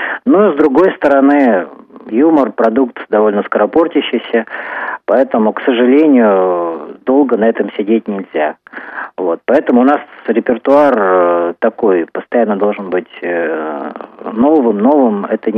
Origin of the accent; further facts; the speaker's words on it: Omsk, Omsk Oblast, Russia; скорее всего, это будет в моем родном городе Омске